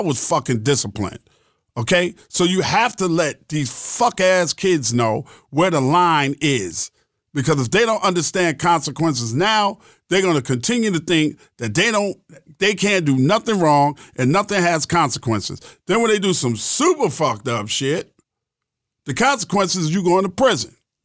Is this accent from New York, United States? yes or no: yes; Queens, New York, United States; Because I'm from Queens, and fifth know goddamn well I'm trying to get my acting on.